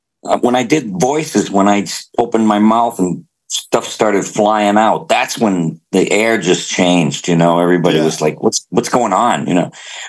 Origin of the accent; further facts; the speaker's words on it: Boston, Massachusetts, United States; And I came from Boston.